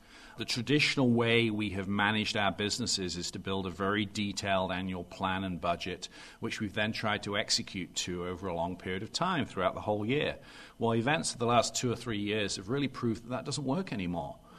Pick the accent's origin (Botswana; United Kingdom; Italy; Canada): United Kingdom; England; moved away as an adult; also born or lived in London; now in United States; I grew up in England, spent the first 10 years of my working life working in London in a combination of banking and consulting. Then in 1991, I moved across to the United States